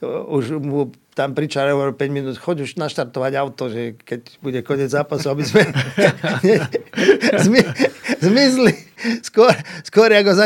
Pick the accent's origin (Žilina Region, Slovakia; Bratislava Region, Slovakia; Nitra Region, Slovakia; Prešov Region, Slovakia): Nitra Region, Slovakia; Nitra; Ja som z Mlynáriec, čo už dneska je mestská časť Nitry, ale predtým to bola obec